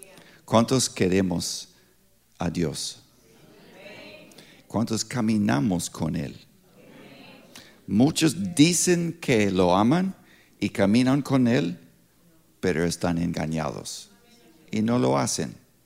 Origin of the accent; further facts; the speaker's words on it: Pittsburgh, Pennsylvania, United States; born there; Spanish is a second language; Lo siento, soy gringo de gringos, nací aquí en Pittsburgh.